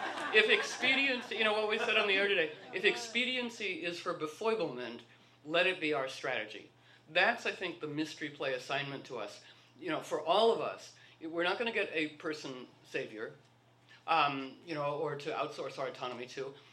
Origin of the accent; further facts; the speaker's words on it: Washington, District of Columbia, United States; even as a little girl with no support for this whatsoever growing up in Washington, D.C.